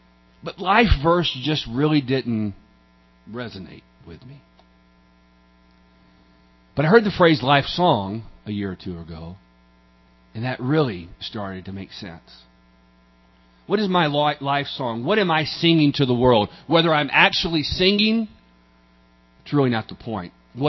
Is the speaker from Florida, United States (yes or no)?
no; Tennessee, United States; I grew up in a, and I have to tell you, a great home. I'm from Tennessee.